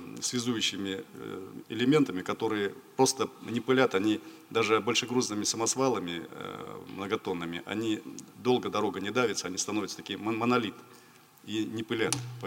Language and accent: Russian; Kemerovo Oblast, Russia; Я сам с Кузбасса.